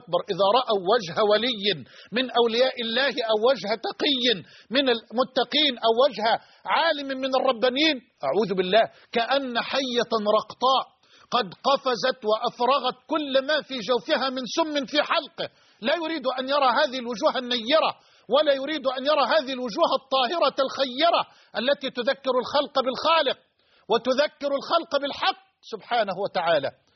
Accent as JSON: {"language": "Arabic", "country": "Egypt", "said": "بلدنا مصر"}